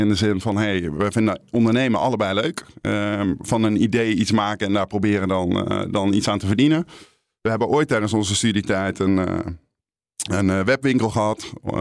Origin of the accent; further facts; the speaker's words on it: Nijmegen, Gelderland, Netherlands; Ik kom zelf uit Nijmegen